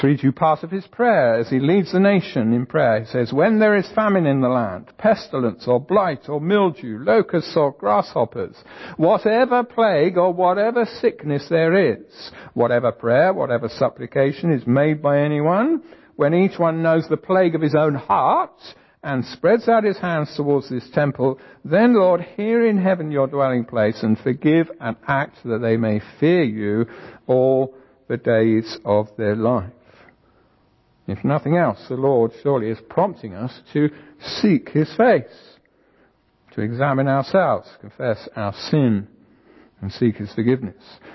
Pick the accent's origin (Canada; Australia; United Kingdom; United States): United Kingdom; England; As we say, sorry, those of you who are not English, but as we English people say, an Englishman's home is his castle.